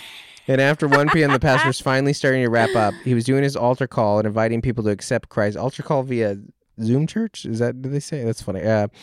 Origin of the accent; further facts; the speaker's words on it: Kodiak, Alaska, United States; I got a job offer in my hometown of Kodiak, Alaska